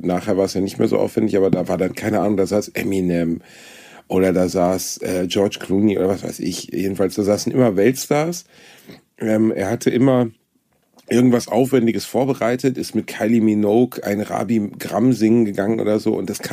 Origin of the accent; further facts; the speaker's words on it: Gelsenkirchen, North Rhine-Westphalia, Germany; born there; Also ich bin in Schalke geboren, das Stadion, wo ich bin wirklich 2 Kilometer vom Stadion entfernt geboren. Und in Gelsenkirchen gibt es